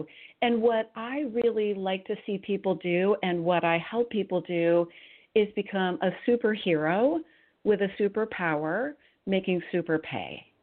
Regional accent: California, United States; I am a Silicon kid. I grew up in Silicon Valley. My dad was an early Silicon semiconductor guy, so I grew up surrounded by technology and startups.

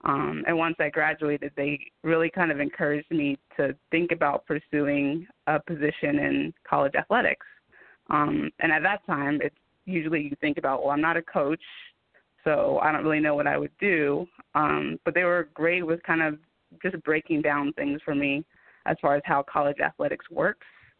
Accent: Denver, Colorado, United States; it was a culture shock for me just growing up in Denver and playing soccer and then moving to Atlanta

